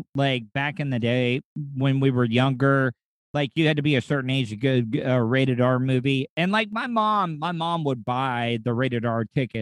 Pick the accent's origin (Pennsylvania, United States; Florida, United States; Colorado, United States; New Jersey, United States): Florida, United States; DeLand; Growing up in DeLand area, we had the Athens Theater